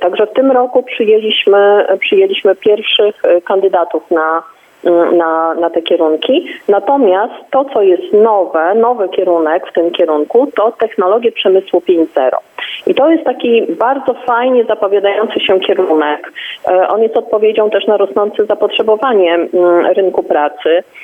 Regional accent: Kwidzyn, Pomeranian Voivodeship, Poland; Ja chodziłam do pierwszego liceum ogólnokształcącego w Kwidzynie. Pochodzę z Kwidzyna.

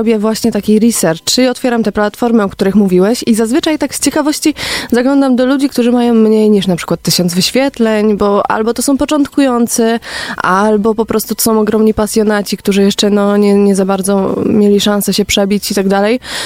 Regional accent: Pabianice, Łódź Voivodeship, Poland; Pochodzę z Pabianic, natomiast czasem przebywam w Łodzi.

